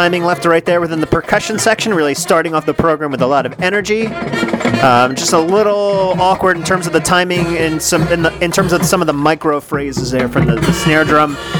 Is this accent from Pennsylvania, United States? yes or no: yes; Pottstown, Pennsylvania, United States; I'm from Pottstown, Pennsylvania.